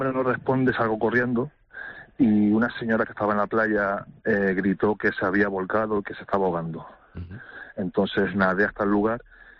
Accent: Tazacorte, Canary Islands, Spain; yo soy de Tazacorte, soy bagañete y como hincapié, pues nacido ahí en el puerto, vamos, que me he criado en la zona de costa de esa playa.

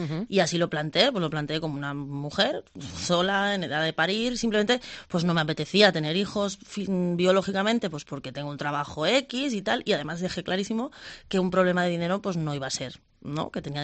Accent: Barcelona, Catalonia, Spain; Yo soy de Barcelona.

